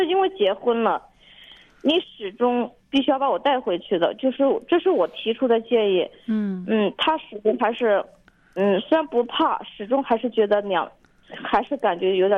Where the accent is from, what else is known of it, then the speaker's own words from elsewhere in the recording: Hubei, China; 因为我是湖北人嘛，就是在湖北长大的。